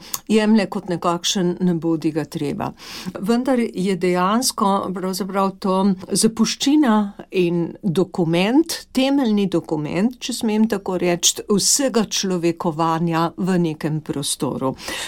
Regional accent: Slovenian Littoral, Slovenia; In posebej Primorci smo tukaj grozovito škodo utrpeli, ker smo pač ob meji

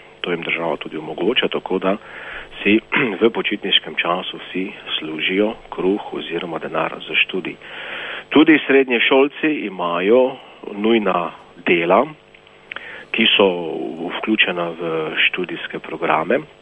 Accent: Prekmurje, Slovenia; ker sem seveda tudi iz Prekmurja in tam je največ Prekmurcev.

